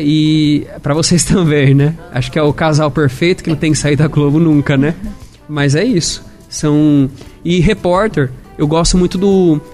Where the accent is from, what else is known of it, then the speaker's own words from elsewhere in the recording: Álvares Machado, São Paulo, Brazil; Eu sou de Álvares Machado, cidade vizinha aqui.